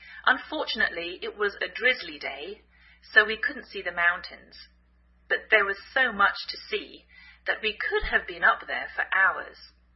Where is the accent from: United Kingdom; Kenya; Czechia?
United Kingdom; England; now in United States